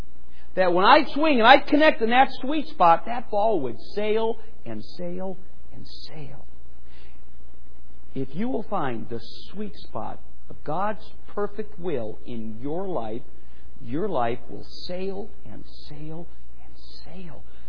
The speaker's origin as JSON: {"language": "English", "town": "Cleveland", "region": "Ohio", "country": "United States", "tie": "born or raised there", "said": "I grew up here in Cleveland, Mid Park High School graduate. It is no more."}